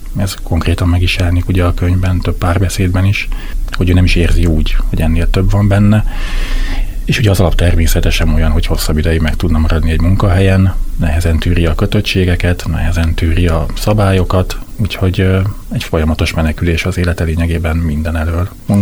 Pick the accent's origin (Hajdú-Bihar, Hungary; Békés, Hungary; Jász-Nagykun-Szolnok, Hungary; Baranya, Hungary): Baranya, Hungary; mert én nagyon kicsi faluban nőttem föl, Dél-Baranyában